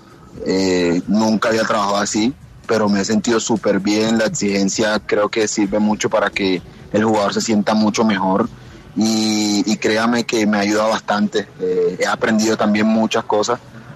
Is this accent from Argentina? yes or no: no; Cartagena, Bolívar, Colombia; Yo soy de Cartagena.